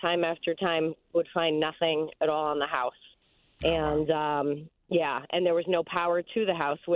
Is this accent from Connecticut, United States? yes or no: yes; Stratford, Connecticut, United States; I grew up in Stratford, and my mom is still there, and oh yeah, an old town.